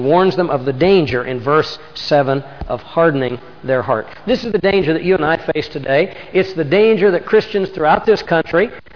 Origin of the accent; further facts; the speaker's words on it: United States; This country, like my home country, the United States, has been around approximately a couple hundred years.